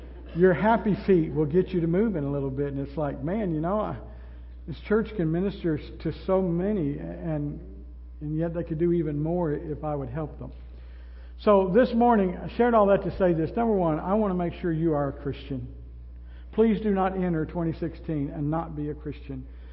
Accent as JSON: {"language": "English", "town": "Lexington", "region": "Kentucky", "country": "United States", "tie": "born or raised there", "said": "I think about where we grew up in Lexington."}